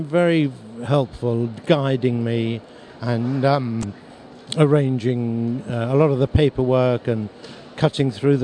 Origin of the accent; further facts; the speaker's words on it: Palmers Green, London, United Kingdom; Palmer's Green, North London.